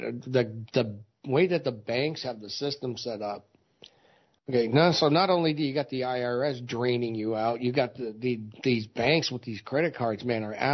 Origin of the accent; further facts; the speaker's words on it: United States; You know, we apparently don't count, you know, being American citizens and all.